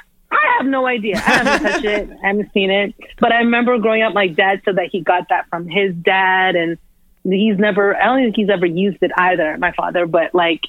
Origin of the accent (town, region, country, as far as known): Toronto, Ontario, Canada; born or raised there